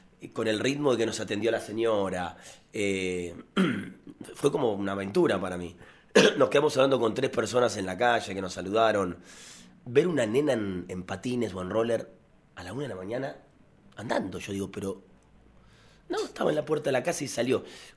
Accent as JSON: {"language": "Spanish", "country": "Argentina", "said": "lo que somos los argentinos realmente o con lo que yo era en mi barrio."}